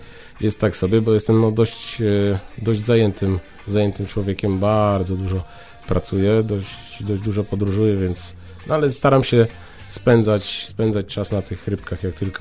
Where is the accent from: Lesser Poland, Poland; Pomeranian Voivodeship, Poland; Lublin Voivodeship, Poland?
Lublin Voivodeship, Poland; Lublin; pozdrawiam moje rodzinne miasto Lublin bardzo serdecznie i wszystkich fryzjerów z Lublina, którzy nas w tej chwili słuchają. To jest moje miasto rodzinne